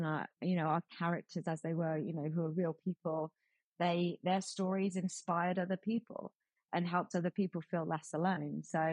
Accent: United Kingdom; accent: British; now in Houston, United States; my accent is very British. So I'm aware of Channel 4, but I have not lived in the UK since 1998.

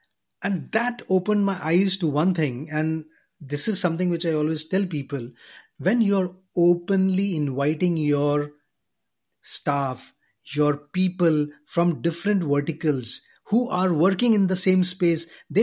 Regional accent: India; because I'm from India.

